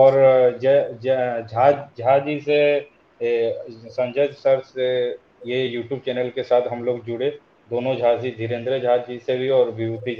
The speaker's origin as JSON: {"language": "Hindi", "region": "Odisha", "country": "India", "said": "मैं उड़ीसा से हूँ, सनातन से जुड़ा हुआ आदमी हूँ सर, ब्राह्मण परिवार से हूँ"}